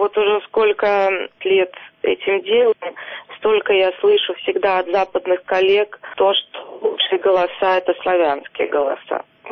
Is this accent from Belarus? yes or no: yes; Belarus; я ведь не белорусская, я украинка. Я просто родилась в Беларуси, прожила здесь до 23 лет. То есть все мое детство прошло в Беларуси, конечно.